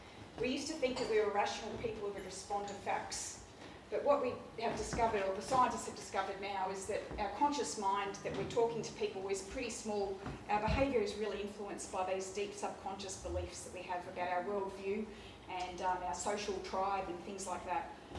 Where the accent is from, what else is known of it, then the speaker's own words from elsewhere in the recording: Ballarat, Victoria, Australia; And also, I come from Ballarat